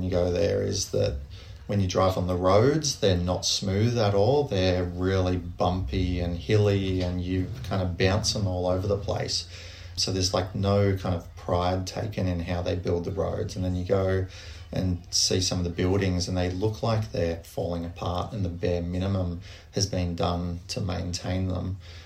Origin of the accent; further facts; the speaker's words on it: Australia; And I would say, no, I'm not American. I'm …. I'm from Australia.